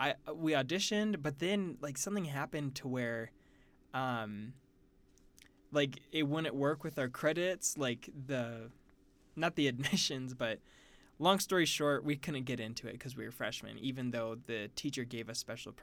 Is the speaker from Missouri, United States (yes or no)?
no; Florida, United States; just because I'm from Florida, is the Parkland students.